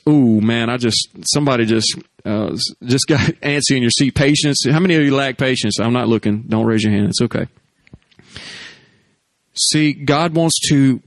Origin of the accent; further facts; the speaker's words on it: the South, United States; I know I'm from the South.